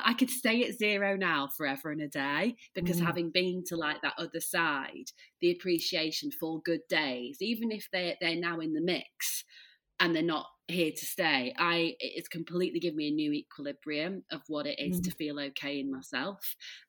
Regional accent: Leeds, Yorkshire and the Humber, United Kingdom; I'm from Leeds, but we live in the, like, near the Peak District.

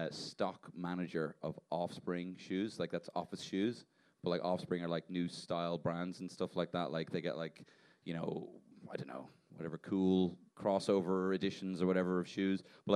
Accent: Ireland; And you know, being Irish over there, honestly, like you just talk and people just like, oh God, oh, I love it.

